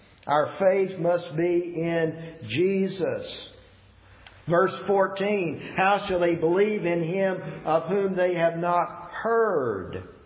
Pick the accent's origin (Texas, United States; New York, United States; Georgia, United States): Georgia, United States; You know, I'm from Georgia, and I could get on a plane and get there a lot quicker, right?